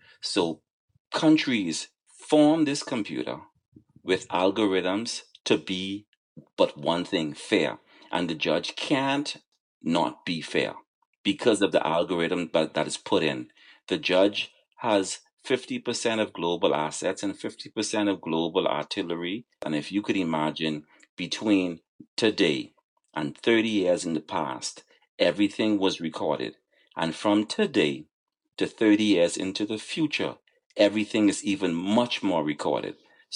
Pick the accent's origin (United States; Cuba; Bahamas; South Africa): Bahamas; born there; My parents came from Haiti. I was born in the Bahamas.